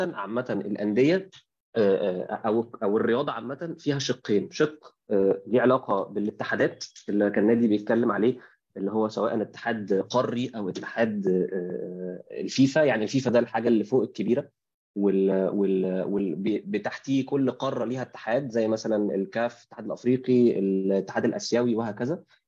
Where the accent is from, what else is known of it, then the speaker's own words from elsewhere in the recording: Egypt; فاحنا عندنا في مصر خدنا نص الحكايه